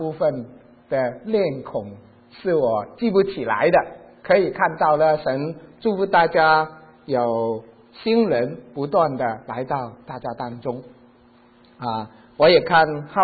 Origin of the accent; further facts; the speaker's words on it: China; 我们是来自中国啊，海外各个的地方